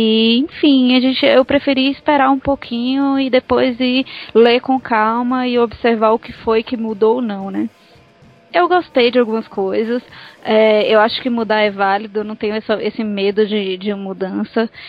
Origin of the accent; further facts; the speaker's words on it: São Paulo, Brazil; Olha, mas meu sotaque é bem pior, viu? Pior que eu sou paulista, né? Então, eu não sou de Salvador